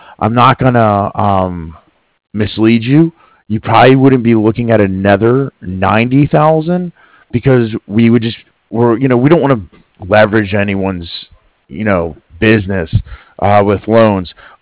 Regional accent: Culpeper, Virginia, United States; born there; Yeah, I was born up in Culpeper. You probably don't even know where that is, but it's out in the sticks.

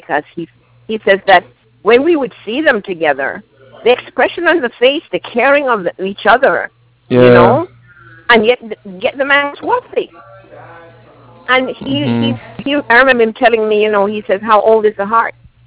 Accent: Jamaica; born there; accent: Jamaican; My mother's family came from the Canary Islands and lived in Cuba, and I was born in Jamaica.

